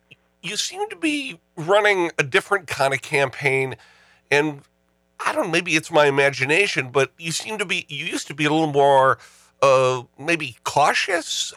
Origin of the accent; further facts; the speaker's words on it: Milwaukee, Wisconsin, United States; now in Madison, United States; it's where I come from, and you know, so I always consider Milwaukee my hometown, even though I've lived in Madison most of my life.